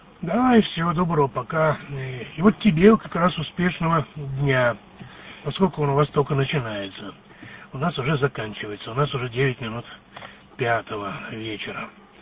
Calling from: Vladivostok, Primorsky Krai, Russia; город Владивосток.

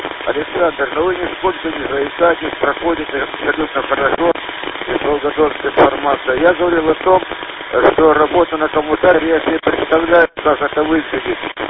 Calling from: Volgodonsk, Rostov Oblast, Russia; Я вас из Волгодонска превосходно принимаю.

